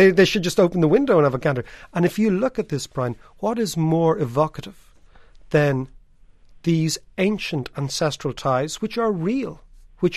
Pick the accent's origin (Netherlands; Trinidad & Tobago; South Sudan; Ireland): Ireland; And we were a bit like this as Irish people. We came out to the United States, sampled all these goodies and saw how the economy worked